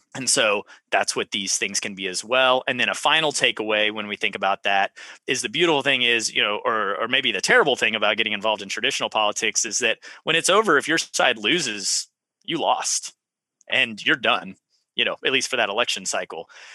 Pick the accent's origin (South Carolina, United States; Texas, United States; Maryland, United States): Texas, United States; and I was from Central Texas.